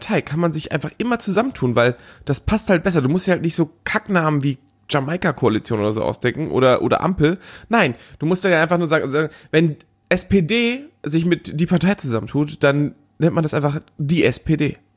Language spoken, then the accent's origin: German; Northern Germany, Germany; Ja, ich komme ja auch eher aus dem Norden